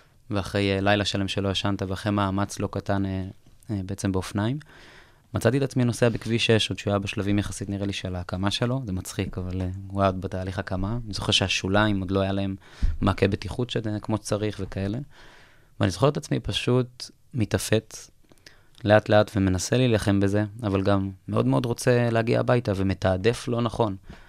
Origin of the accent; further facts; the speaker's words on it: Triangle, Israel; now in Herzliya, Israel; אני חי, אני גר עכשיו בהרצליה, אבל במקור אני מאזור, אני גם מושב סלית, אבל אזור המשולש.